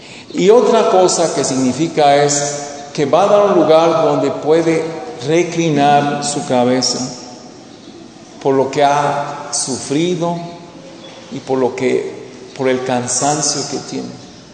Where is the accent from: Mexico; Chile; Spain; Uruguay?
Mexico; como mexicanos a veces nos identificamos más con Hidalgo.